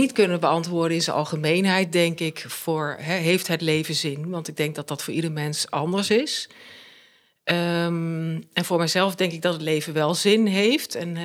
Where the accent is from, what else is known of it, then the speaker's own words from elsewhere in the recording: Rosmalen, North Brabant, Netherlands; ik kom zelf uit Rosmalen, vlakbij Den Bosch in Brabant. Ik ben daar wel geboren en opgegroeid, maar voelde ik me er toch altijd een beetje een soort import. Want mijn ouders die komen uit de Achterhoek. En mijn hele familie die komt eigenlijk ook vandaan.